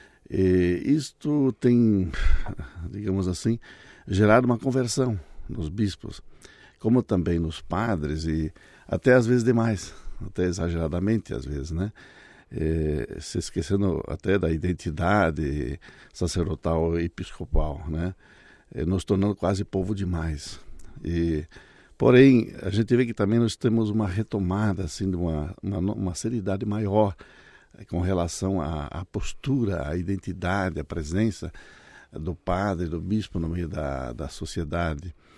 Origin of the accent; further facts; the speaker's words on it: Paraná, Brazil; eu vim humildemente, vim do Paraná, né, indo para o Nordeste sem conhecer nada